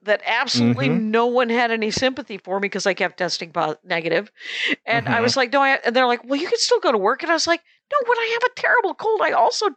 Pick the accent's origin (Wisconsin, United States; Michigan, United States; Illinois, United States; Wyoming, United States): Wisconsin, United States; South Milwaukee; he set a Hero Instant game in my hometown of South Milwaukee, Wisconsin